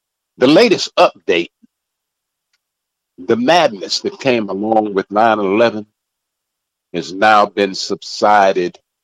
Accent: Huntsville, Alabama, United States; also born or lived in California, United States; Of course, I lived in California, so I had Fort Ord. And I was raised in Huntsville, Alabama, Redstone Arsenal.

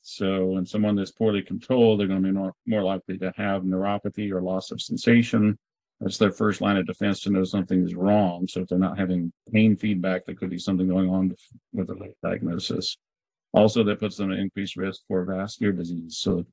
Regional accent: Tennessee, United States; My wife and I moved here in 2004 after completing our training in Connecticut. I was originally from Tennessee. And then I went to Iowa for podiatric medical school and then residency again in Connecticut.

